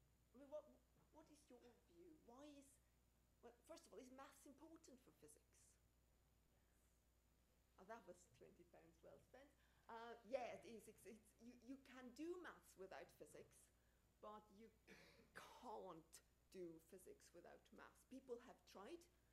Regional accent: Sweden; English is a second language; I also teach you Swenglish because I come from Sweden.

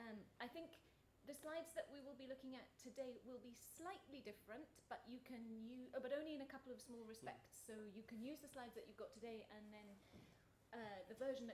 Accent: St Andrews, Scotland, United Kingdom; Well, I'm obviously from St Andrews, so

